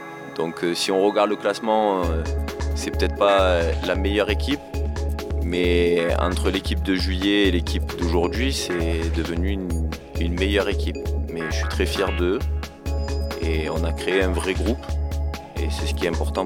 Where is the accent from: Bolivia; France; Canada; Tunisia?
France; Marseille, Provence-Alpes-Côte d'Azur; born there; Alors, je suis né à Marseille, donc dans un quartier, comme Moreno, qui s'appelle Saint-Antoine.